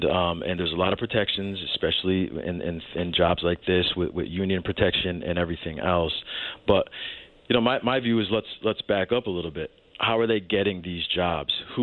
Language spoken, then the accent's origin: English; North Haven, Connecticut, United States; also born or lived in Dominican Republic; I was born in the Dominican Republic. I was adopted at 9 months old. My parents are white. I come from a large Italian family. I grew up in North Haven.